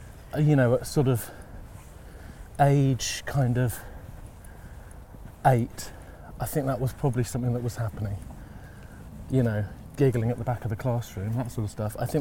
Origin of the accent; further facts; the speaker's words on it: Impington, East of England, United Kingdom; Yeah, I grew up in Impington.